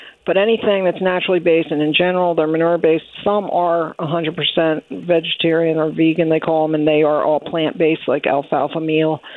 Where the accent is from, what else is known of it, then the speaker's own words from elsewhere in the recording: Florida, United States; now in Iowa, United States; Most Iowa soils, I'm from Florida, so I just die at the fertility of soils here.